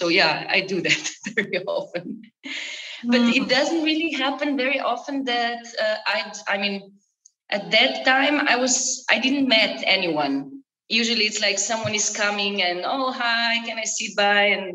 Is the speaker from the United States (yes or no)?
no; Slovenia; English is a second language; from Slovenia